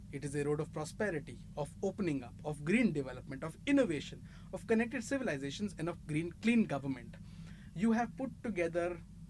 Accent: India; As an Indian, if I was in the policymaker's shoe

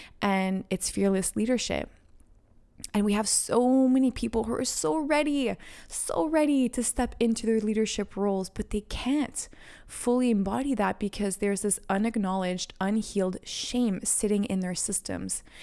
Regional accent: Montreal, Quebec, Canada; Of course, is she not from my hometown in Montreal?

